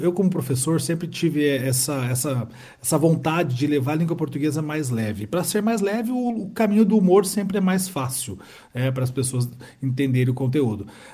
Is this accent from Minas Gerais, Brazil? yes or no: no; Curitiba, Paraná, Brazil; Eu sou aqui de Curitiba, né? Somos próximos, aqui estão passando um friozinho nesse momento.